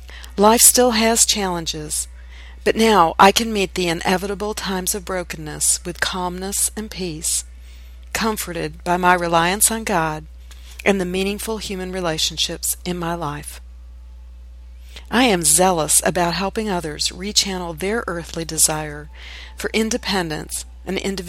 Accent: Geneseo, New York, United States; now in Nashville, United States; I grew up in Geneseo, New York, in the Finger Lakes region of upstate New York, and now reside in Nashville, Tennessee.

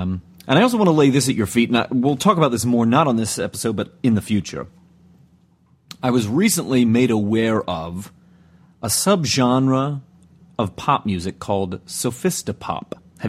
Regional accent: United States; I pronounced it because I'm an American.

